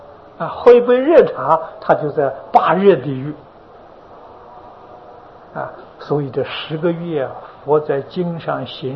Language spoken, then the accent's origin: Chinese; China; 在佛法的名词叫神识，我们中国人称它做灵魂啊